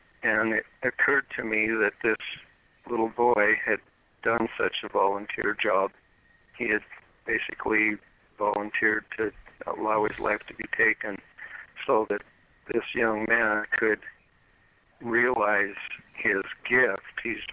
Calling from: Bozeman, Montana, United States; Hi, Danielle. I'm in Bozeman.

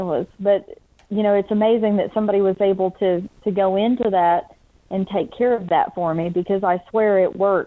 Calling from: Georgia, United States; from Georgia.

